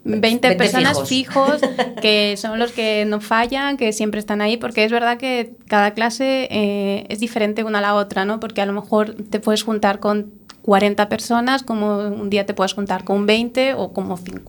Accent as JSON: {"language": "Spanish", "town": "Madrid", "region": "Community of Madrid", "country": "Spain", "lives_now": "A Coruña, Spain", "said": "yo vengo de Madrid. Yo aprendí este baile en Madrid ahora hace como 2, casi 3 años."}